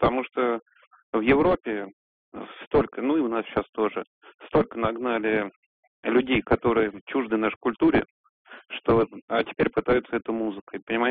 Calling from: Moscow, Russia

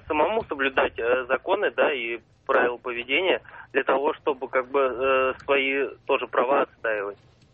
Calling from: Podolsk, Moscow Oblast, Russia; Я вам звоню из Подольска.

